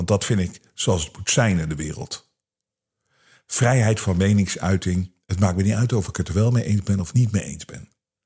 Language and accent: Dutch; Hilversum, North Holland, Netherlands; Ik zeg, ik kom helemaal uit Hilversum.